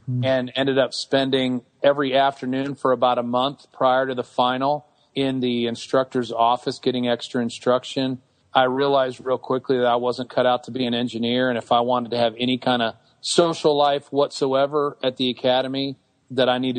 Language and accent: English; Illinois, United States; I grew up in Northern Illinois, west of Chicago, and Northern Illinois University is right there.